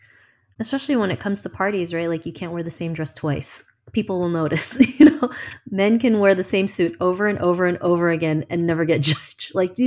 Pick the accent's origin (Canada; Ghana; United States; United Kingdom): Canada; Toronto, Ontario; I didn't want current and future generations to go through what I went through growing up in Toronto.